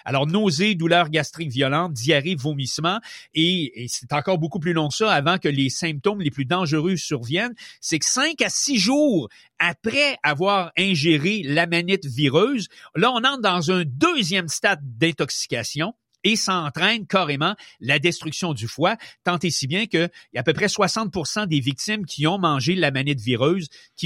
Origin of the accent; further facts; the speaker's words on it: Canada; On ne le trouve encore qu'à de très rares endroits chez nous au Canada, dont la Colombie-Britannique.